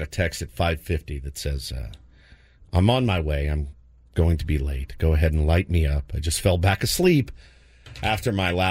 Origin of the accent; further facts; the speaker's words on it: the South, United States; I grew up in the South Pole. I would like to let them do whatever they want in the South. I cannot even claim it anymore.